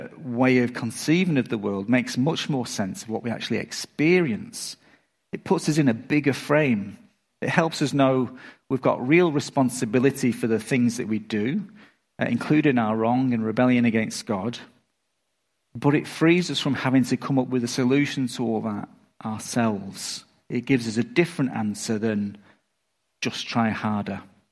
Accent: England, United Kingdom; When I was growing up in England, there's an old quiz show

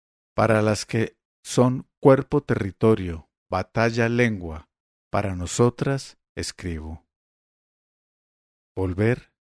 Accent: State of Mexico, Mexico; También yo nací hija del patriarcado. Crecí en el Estado de México.

